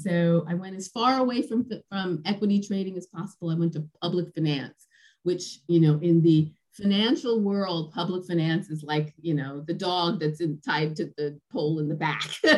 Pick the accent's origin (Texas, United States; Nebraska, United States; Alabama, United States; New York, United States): New York, United States; Brooklyn; Born and raised in Brooklyn, went to college, went to Harvard undergrad, went to Harvard Business School.